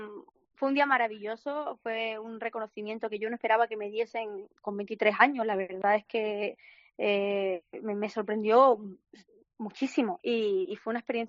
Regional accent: Estepona, Andalusia, Spain; la verdad es que tengo mucha suerte de ser de donde soy, estoy orgullosísima siempre que tengo la oportunidad de decir que vengo de Estepona, de Málaga

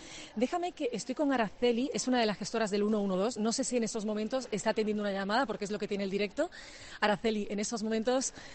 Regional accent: Andalusia, Spain; una vez que yo como andaluza o que cualquiera de los oyentes llama al 112

